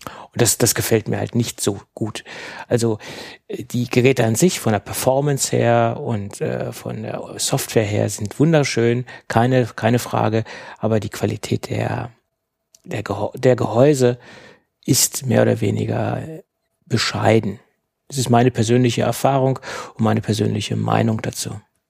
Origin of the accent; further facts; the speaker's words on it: Germany; Und da ich ja aus Deutschland komme, kann ich mich natürlich ganz leicht auf irgendeine Stadt festlegen.